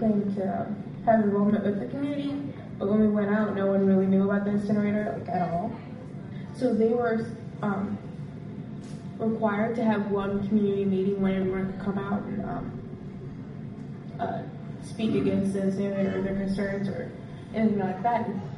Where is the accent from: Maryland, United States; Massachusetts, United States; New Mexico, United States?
Maryland, United States; Baltimore; I'm 18 years old, and I'm from Baltimore, Maryland.